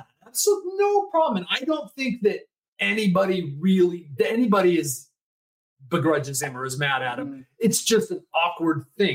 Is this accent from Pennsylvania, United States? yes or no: no; San Diego, California, United States; I grew up in San Diego.